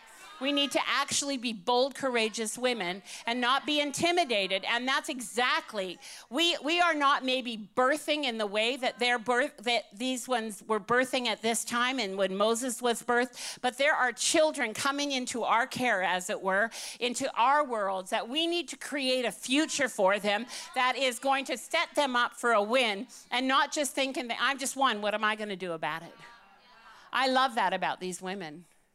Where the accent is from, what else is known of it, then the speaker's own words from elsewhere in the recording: Canada; born and raised in Canada, I always think we're safe. We're in Canada.